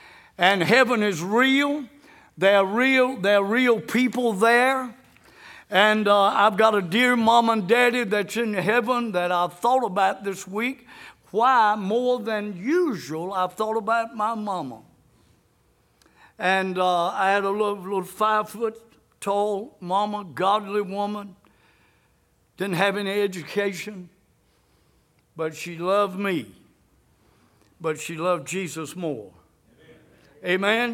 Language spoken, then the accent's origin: English; Chicago, Illinois, United States; born there; But I was born in Chicago, Illinois.